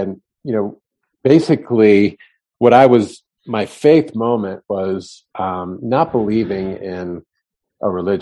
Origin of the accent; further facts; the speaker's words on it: Virginia, United States; I went home and I went to my hometown in Northern Virginia.